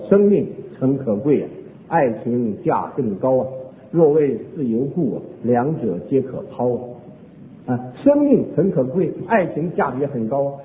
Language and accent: Chinese; China; 我们中国人常常说民以食为天啊